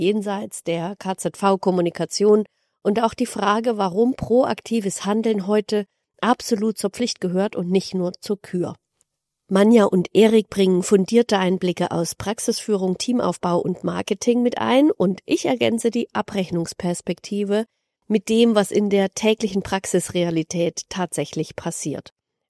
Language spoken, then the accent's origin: German; Thuringia, Germany; Ich bin in Thüringen geboren und aufgewachsen. Da liegt natürlich mein Herz.